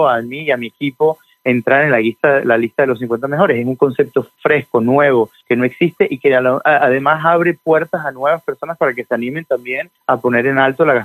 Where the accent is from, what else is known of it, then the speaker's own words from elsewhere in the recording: Venezuela; born there; also born or lived in France; yo nací en Venezuela, tengo familia colombiana, argentina, italiana también